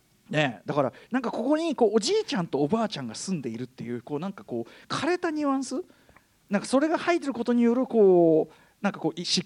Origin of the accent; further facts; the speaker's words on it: Tokyo, Japan; 東京生まれ東京育ちで、